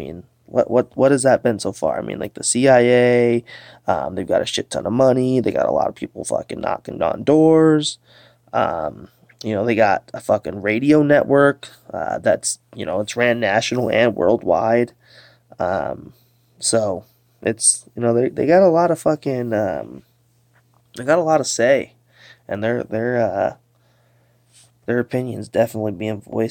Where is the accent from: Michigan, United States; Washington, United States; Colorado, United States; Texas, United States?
Michigan, United States; moved away; also born or lived in Detroit; I'm from Michigan, all right? Born in Detroit, lived outside of Detroit in like a small little town, and I was in Cub Scouts.